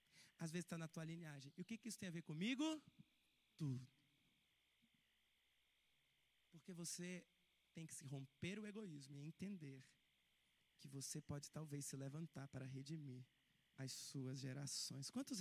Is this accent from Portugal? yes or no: no; Brazil; Por que que eu tenho que aprender inglês? Eu sou brasileiro.